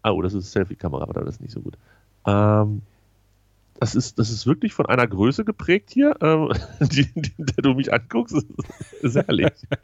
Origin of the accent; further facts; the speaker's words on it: Lower Saxony, Germany; Ich als Westfale, nein, ich als Niedersachse bin einfach König im Ausschlafen.